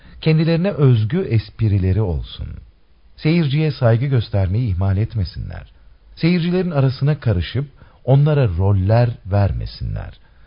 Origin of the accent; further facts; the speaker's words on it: Kilis, Kilis Province, Turkey; born there; 1927'de Kilis'te doğdum.